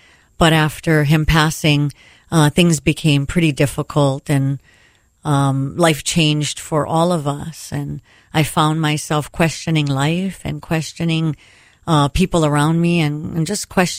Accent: Pearl City, Hawaii, United States; I grew up here in Hawaii, in Pearl City and Aiea.

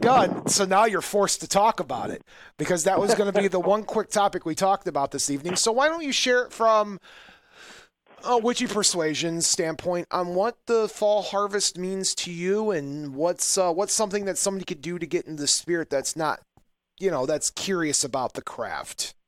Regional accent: Indiana, United States; I grew up in Indiana. Listen, Indiana is the corn state

